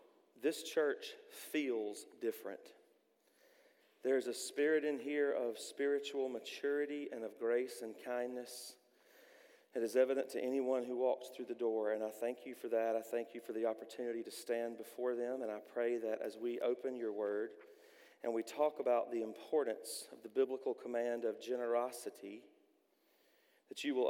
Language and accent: English; Georgia, United States; I'm from Southwest Georgia in Early County. And I'm just a South Georgia boy from the country